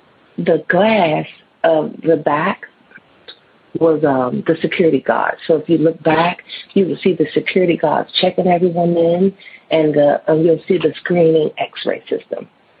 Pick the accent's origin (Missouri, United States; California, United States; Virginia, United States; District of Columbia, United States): District of Columbia, United States; Washington; I'm from Washington, D.C., and I want to tell you guys about my first encounter with a real life ghost